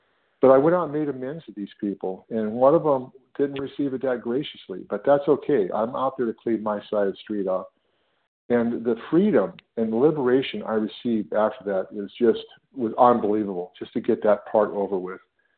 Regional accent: California, United States; I'm from Northern California.

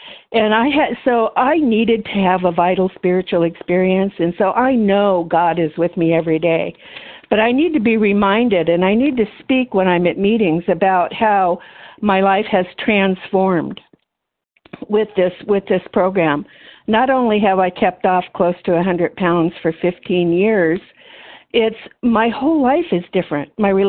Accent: San Diego, California, United States; from San Diego, recovered for another day.

